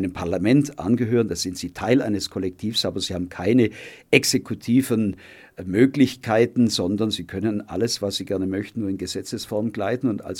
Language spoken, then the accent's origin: German; Ellwangen, Baden-Württemberg, Germany; auch in meiner Heimatstadt in Ellwangen.